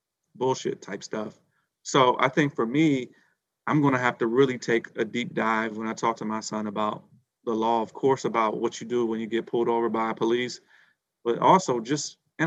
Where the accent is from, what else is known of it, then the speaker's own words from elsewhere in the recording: Bowie, Maryland, United States; I grew up in Bowie.